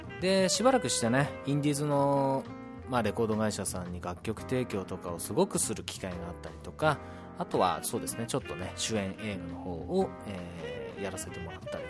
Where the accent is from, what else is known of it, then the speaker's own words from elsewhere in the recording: Ichinoseki, Iwate, Japan; 一関市山の目の出身です。もちろん山の目小学校、山の目中学校を卒業してます。